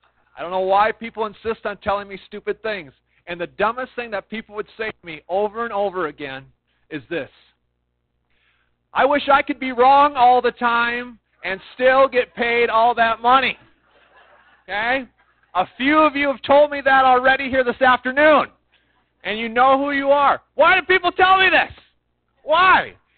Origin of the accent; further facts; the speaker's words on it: Montevideo, Minnesota, United States; I grew up in Montevideo, Minnesota. Anybody else from Montevideo?